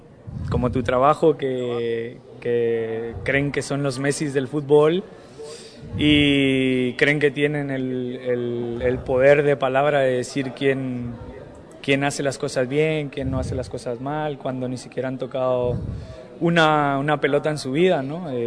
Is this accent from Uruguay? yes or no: no; Mexico; Yo considero que tengo una de las mejores carreras como jugador mexicano.